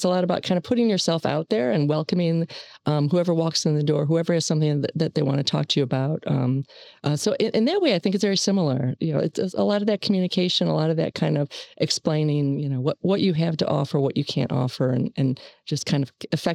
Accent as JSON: {"language": "English", "town": "Cleveland", "region": "Ohio", "country": "United States", "tie": "born or raised there", "said": "So I grew up in Cleveland, Ohio. I went to school there."}